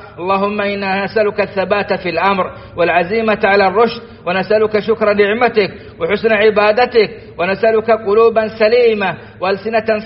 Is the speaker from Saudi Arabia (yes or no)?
yes; Saudi Arabia; ما نعيشه في بلادنا السعودية